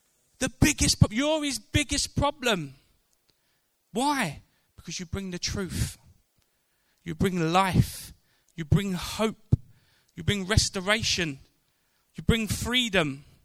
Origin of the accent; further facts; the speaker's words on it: Thamesmead, London, United Kingdom; I grew up in Thamesmead, which is southeast London, but it's a bit further down. It's borderline Kent in some scenarios.